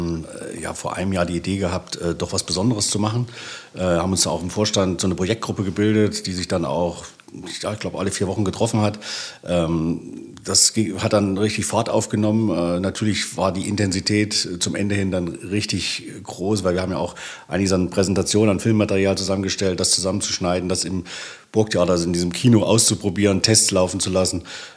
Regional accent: Bad Langensalza, Thuringia, Germany; 55 Jahre, gebürtiger Bad Langensalza, ja, und auch nie so richtig aus der Stadt weggekommen.

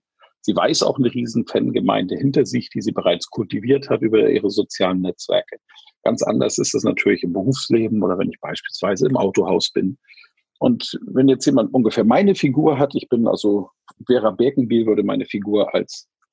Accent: Germany; Und das ist ja auch der Ruf, den wir als Deutsche im Ausland haben.

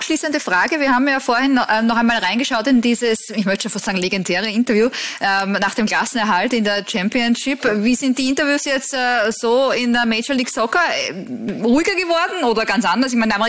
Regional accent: Austria

